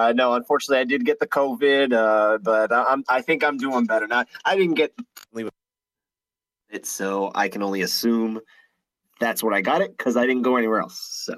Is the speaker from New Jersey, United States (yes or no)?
yes; New Jersey, United States; Oh, Jersey, all my life, North Jersey.